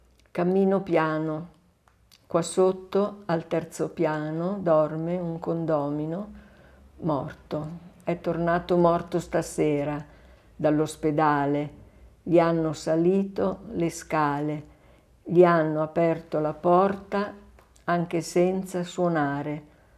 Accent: Milan, Lombardy, Italy; also born or lived in Tesero; io sono sempre vissuta a Milano dai 9 mesi, quando mi hanno cambiato famiglia, dai 9 mesi. I primi 9 mesi li ho vissuti a Tesero, anzi a Cavalese. Nata a Tesero

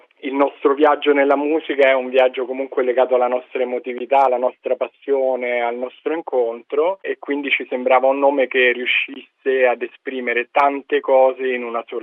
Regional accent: Rome, Lazio, Italy; Ad esempio io, che sono italiano, vengo da Roma, faccio fatica a immaginare la stessa cosa ad esempio in un conservatorio italiano

